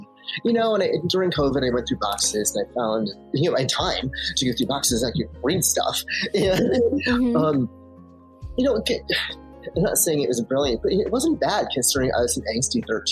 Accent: Michigan, United States; now in Los Angeles, United States; I live in LA. I've been here for about 20 years. I grew up in Michigan on a dirt road outside a very small town that is so small it still doesn't have a traffic light to this day.

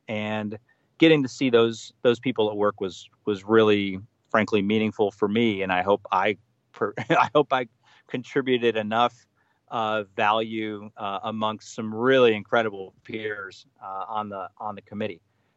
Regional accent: Cleveland, Ohio, United States; My wife and I decided to move back to Ohio. We're both from Cleveland originally.

